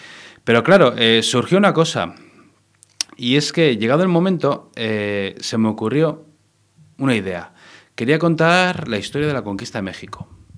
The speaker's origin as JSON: {"language": "Spanish", "region": "Basque Country", "country": "Spain", "said": "porque yo soy de Vizcaya"}